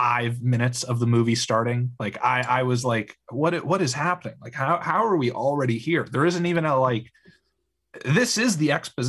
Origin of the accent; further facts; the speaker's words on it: New York City, New York, United States; If there's anything I've learned as a New Yorker born and raised